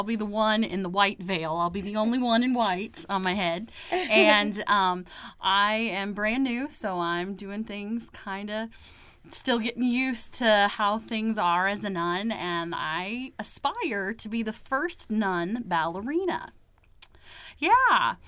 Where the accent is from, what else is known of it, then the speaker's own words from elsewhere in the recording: Atwood, Illinois, United States; And then there's a couple of us from little towns, you know, around. I'm from Atwood myself